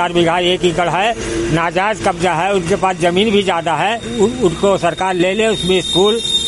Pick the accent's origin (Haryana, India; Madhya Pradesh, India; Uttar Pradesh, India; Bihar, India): Uttar Pradesh, India; Udhamganj Singhpur; उधमगंज Singhpur